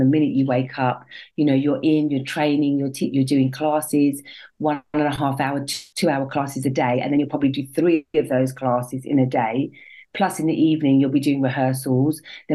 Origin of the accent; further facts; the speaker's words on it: St Albans, East of England, United Kingdom; I was born and bred in St. Albans, moved away for a long time, came back.